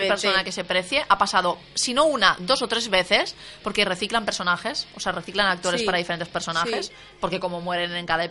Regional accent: Catalonia, Spain; Pues a ver, sí, somos un poco catalanas, pero también vemos series españolas, la verdad.

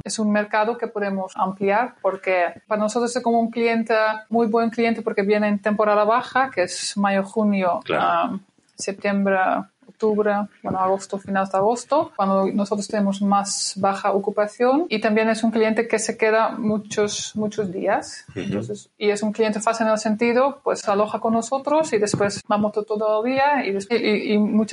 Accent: Netherlands; Spanish is a second language; now in Spain; Como yo soy holandés es muy más fácil.

